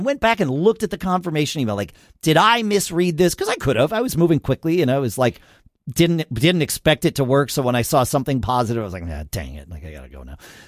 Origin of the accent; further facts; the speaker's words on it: United States; I grew up near New York.